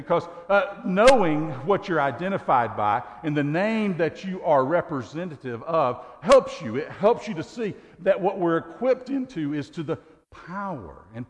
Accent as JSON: {"language": "English", "region": "Tennessee", "country": "United States", "tie": "born or raised there", "moved": "as an adult", "lives_now": "Texas, United States", "said": "Most of my early years, up through 18, I spent my life in Tennessee in the same house. I grew up in Tennessee. The last 17 years, nearly two decades, I have been here in Texas."}